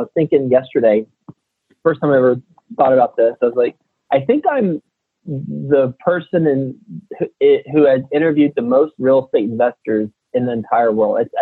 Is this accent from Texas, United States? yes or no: yes; Texas, United States; moved away as an adult; I am from Texas. I went to school at Texas Tech University, and I moved straight from Texas to New York City after graduating.